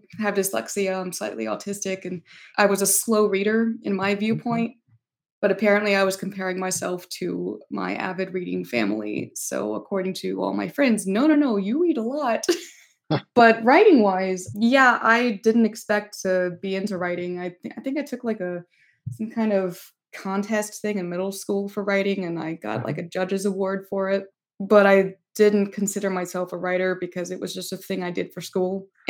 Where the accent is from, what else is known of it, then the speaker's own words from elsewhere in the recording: Norcross, Georgia, United States; I actually was born and raised in Norcross, Georgia. And then it kind of became Peachtree Corners.